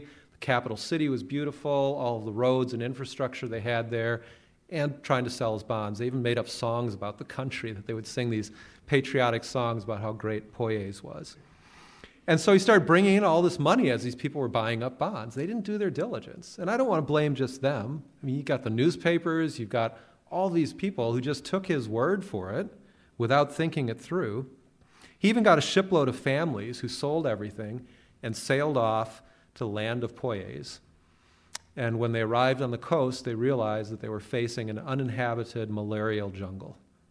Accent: Minnesota, United States; I remember a kid in high school when I grew up in Minnesota

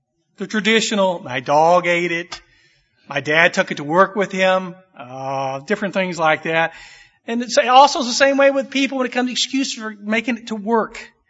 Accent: Indiana, United States; now in East Texas, United States; Yes, we're from the East Texas area. We've been there 40-some years. Both my wife and Rich and I are from southern Indiana. But the cold winds blew us down south, and we stayed there.

